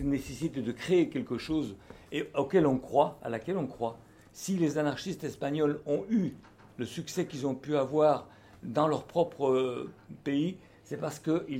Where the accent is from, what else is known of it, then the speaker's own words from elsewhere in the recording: Auvergne-Rhône-Alpes, France; born there; je suis né en France. Je suis né pas très loin d'ici, d'ailleurs. Je suis né en Savoie.